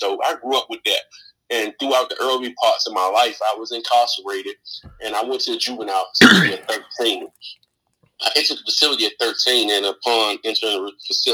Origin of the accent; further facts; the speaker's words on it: Washington, District of Columbia, United States; born and raised in Washington, D.C. I'm a 38-year-old male, father of one child, is 15 years old. Lived in D.C. my whole life